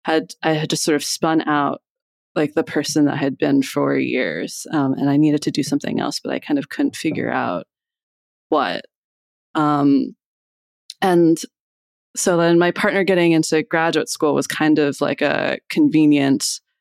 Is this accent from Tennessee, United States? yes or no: no; Iowa, United States; moved away as an adult; now in Philadelphia, United States; I grew up in Iowa and then I moved here to go to college and then moved into this neighborhood and like stayed in this neighborhood for like about 7 years.